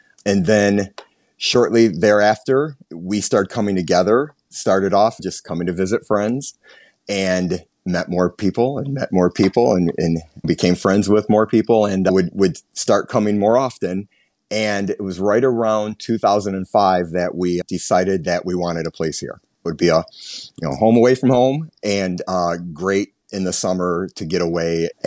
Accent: Auburn Hills, Michigan, United States; So I grew up actually in Auburn Hills, Pontiac area, which is a little like northwestish of Detroit.

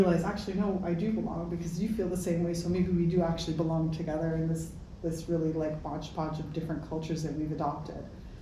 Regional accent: Chicago, Illinois, United States; You know, so I'm second generation. Mm-hmm. I was born and raised in Chicago, so my kids are third generation and half fourth generation because my husband's third generation.

